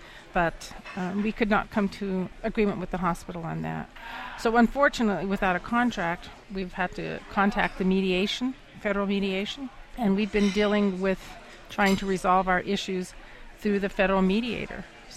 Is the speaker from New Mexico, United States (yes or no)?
yes; Santa Fe, New Mexico, United States; I'm from New Mexico, from Santa Fe. I've been there almost 40 years.